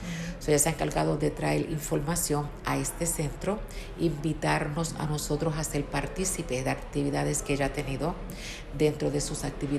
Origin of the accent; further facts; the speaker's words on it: Puerto Rico; now in New York, United States; Cuando vine de Puerto Rico, viví al cruzar la calle de casualidad de la vida de este building en un cuarto. Ahí estuvimos un mes y medio y de ahí nos mudamos a donde yo vivo ahora, que fue en el mismo año, en el 81.